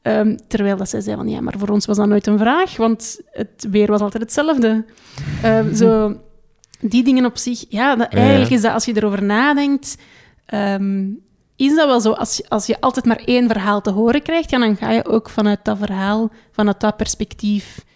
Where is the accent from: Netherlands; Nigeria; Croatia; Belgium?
Nigeria; Ik kom wel terug naar Nigeria, het land waar ik geboren ben, waar ik ben opgegroeid